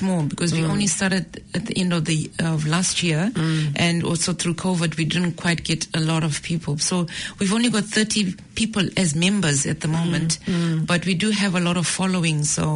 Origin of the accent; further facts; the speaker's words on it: Zimbabwe; first language Shona; English is a second language; I'm from Zimbabwe originally.